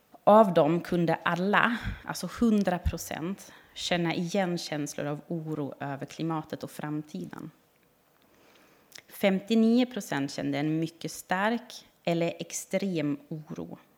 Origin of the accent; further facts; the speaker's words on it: Southern Germany, Germany; Swedish is a second language; moved away as an adult; now in Gotland, Sweden; Jag är uppvuxen i södra Tyskland, till alltså gränsen mot Schweiz och Frankrike. Det är 2 mil till Schweiz och 3 mil till Frankrike.